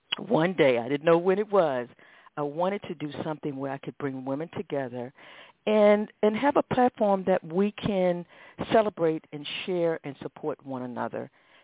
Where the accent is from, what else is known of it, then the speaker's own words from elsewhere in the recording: Baltimore, Maryland, United States; I grew up in East Baltimore, right down the street from Johns Hopkins Hospital.